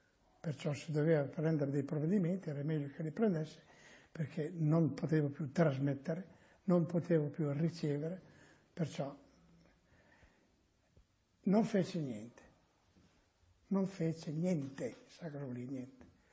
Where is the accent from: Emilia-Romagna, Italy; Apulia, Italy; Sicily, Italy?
Emilia-Romagna, Italy; Casalecchio di Reno; a Casalecchio di Reno. E ho vissuto sempre a Casalecchio di Reno.